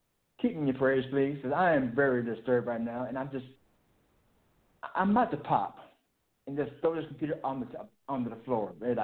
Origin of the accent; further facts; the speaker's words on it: Arkansas, United States; also born or lived in Prescott; now in Minnesota, United States; I am an African-American male, born and raised in Arkansas. Born in Prescott, which is about an hour and a half and 2 hours away from Little Rock.